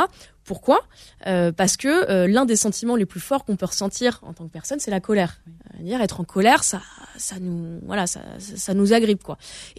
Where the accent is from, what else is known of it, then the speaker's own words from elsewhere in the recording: Reims, Grand Est, France; voilà, moi je viens de Reims